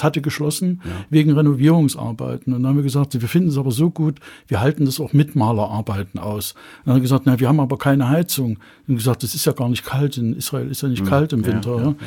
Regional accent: Hainichen, Saxony, Germany; born there; Ja. Ich weiß gar nicht, ja, Hainichener.

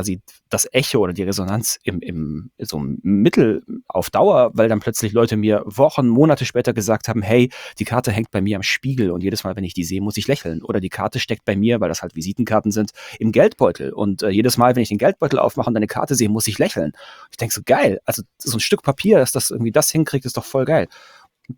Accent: Pforzheim, Baden-Württemberg, Germany; Ich bin in Pforzheim groß geworden

